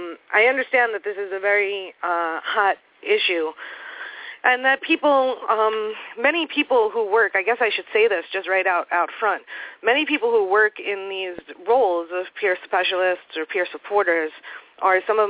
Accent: New York, United States; New York, I'm from New York, where the process of peer specialists becoming Medicaid billable is just underway.

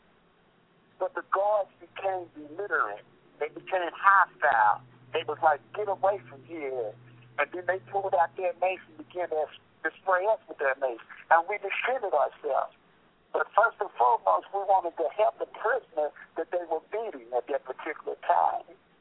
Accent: Indianapolis, Indiana, United States; I'm from Indianapolis, Indiana.

